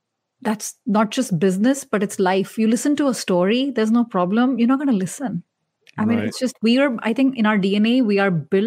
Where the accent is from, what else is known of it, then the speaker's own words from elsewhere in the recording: India; That's normal. I'm Indian. I look like them. I sound like them. At the same time, I have a huge subscriber base in the US. That makes no sense. I've never lived there. I don't sound North American.